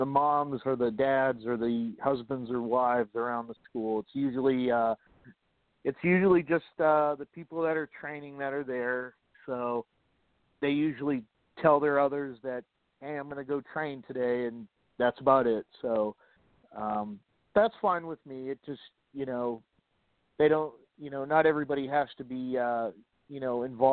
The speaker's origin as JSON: {"language": "English", "region": "California", "country": "United States", "said": "You know what? I'm actually from California, so I've been wondering about that myself."}